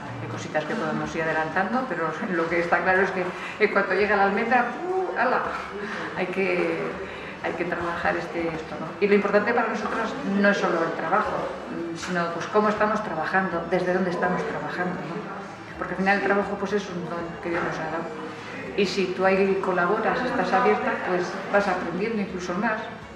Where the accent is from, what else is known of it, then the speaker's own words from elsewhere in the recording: Agurain, Basque Country, Spain; Yo soy de aquí, de Agurain, entonces hace poco murió una hermana con 94 años, Josefina, y la abuela de su abuela ya eran de aquí.